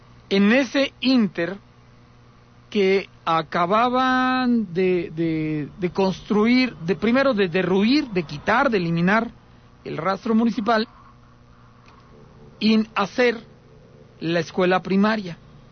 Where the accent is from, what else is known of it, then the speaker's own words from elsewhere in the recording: Aguascalientes, Mexico; los que somos de aquí de Aguascalientes podemos ubicar fácilmente